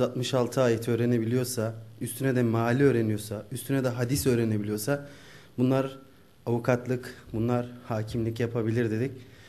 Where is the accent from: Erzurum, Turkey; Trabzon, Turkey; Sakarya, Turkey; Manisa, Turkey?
Erzurum, Turkey; Ben Erzurumluyum.